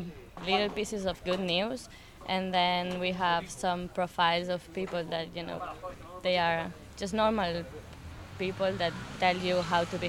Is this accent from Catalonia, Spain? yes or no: yes; Barcelona, Catalonia, Spain; we are from Barcelona, I'm Catalan.